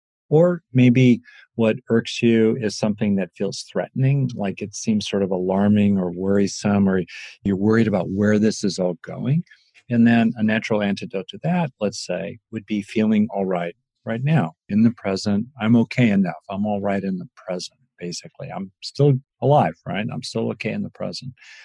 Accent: Los Angeles, California, United States; I grew up in LA. It was hot. My kind of probably favorite climate is, I'm Scottish in part of my heritage

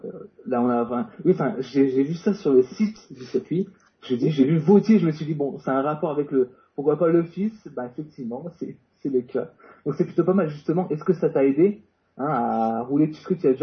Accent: Auvergne-Rhône-Alpes, France; Je suis isérois aussi.

